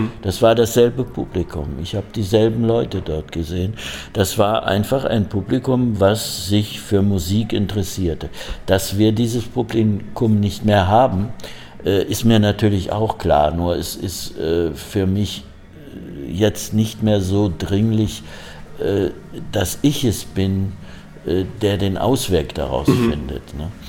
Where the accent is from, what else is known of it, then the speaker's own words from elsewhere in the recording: Braunschweig, Lower Saxony, Germany; Ich bin in Braunschweig groß geworden.